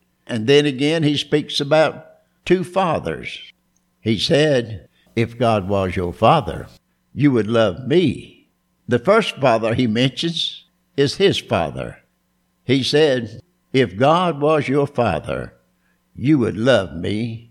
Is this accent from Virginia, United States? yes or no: yes; Bristol, Virginia, United States; from my hometown of Bristol, Virginia.